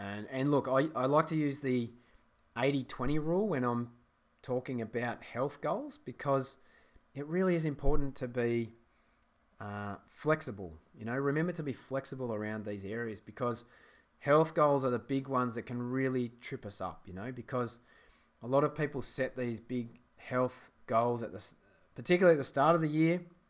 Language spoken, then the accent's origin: English; Australia; this comes probably from being an Australian